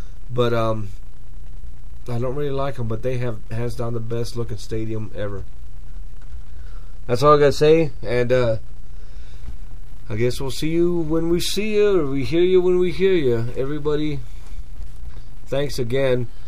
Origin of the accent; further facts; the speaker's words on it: Texas, United States; since I am from Texas here, and I am a Minnesota fan, not a Dallas fan